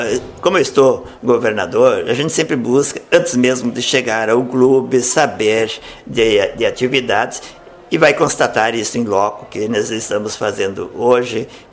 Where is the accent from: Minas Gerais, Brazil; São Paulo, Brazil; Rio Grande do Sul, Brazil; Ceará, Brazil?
Rio Grande do Sul, Brazil; Crissiumal; now in Espumoso, Brazil; Sou natural da cidade de Criciúmal, próximo à fronteira com a Argentina, próximo de Santa Rosa, essa região. Hoje estamos residindo em Espumoso.